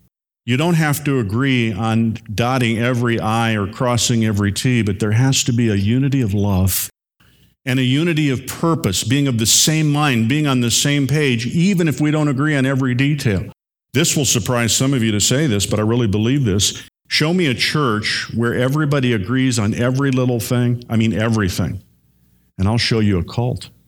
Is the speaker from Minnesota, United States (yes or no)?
no; Hammond, Indiana, United States; Just as where I grew up in Hammond, Indiana, outside of Chicago, there were churches when I was growing up